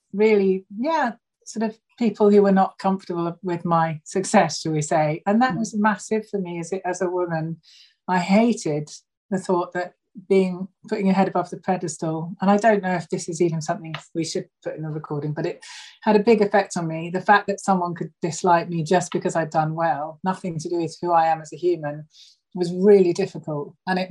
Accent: Brighton, South East England, United Kingdom; born there; also born or lived in London; And then we moved back to Brighton, where I was born from London.

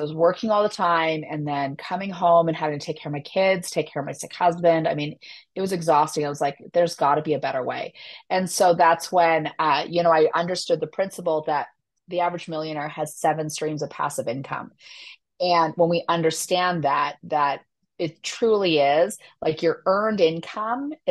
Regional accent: Canada; I'm actually Canadian, and I was born to a teenage mother.

